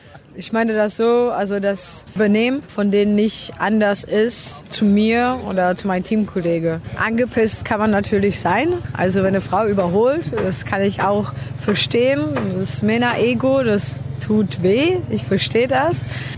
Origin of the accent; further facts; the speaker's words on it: Czechia; Ich komme aus Tschechien.